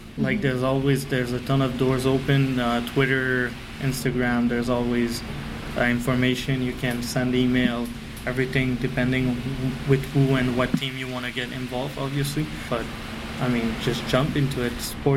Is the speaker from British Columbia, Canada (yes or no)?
no; Quebec City, Quebec, Canada; first language French; English is a second language; I'm from Quebec City, so English is my second language.